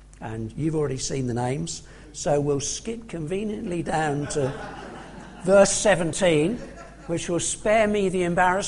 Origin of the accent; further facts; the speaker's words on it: England, United Kingdom; Now, I was born in England and I've always lived in England, so I'm not very familiar with names that come from other cultures.